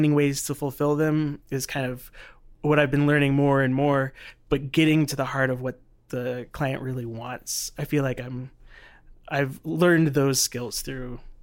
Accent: Dallas, Texas, United States; You know, I'm a Texas boy. Grew up in the Dallas area.

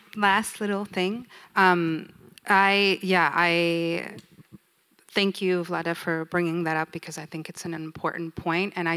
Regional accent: United States; Because I grew up in America

